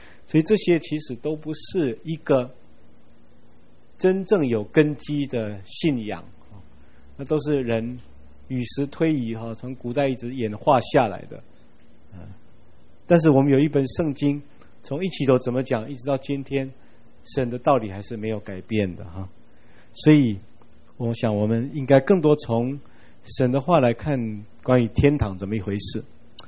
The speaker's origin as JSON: {"language": "Chinese", "country": "Taiwan", "said": "我们台湾人的观念跟老子的观念有相当大的差别"}